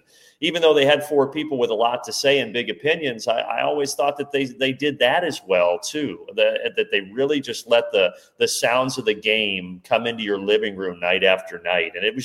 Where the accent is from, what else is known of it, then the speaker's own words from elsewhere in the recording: Indiana, United States; And I also grew up loving basketball because I grew up in Indiana. I grew up in the Big Ten footprint.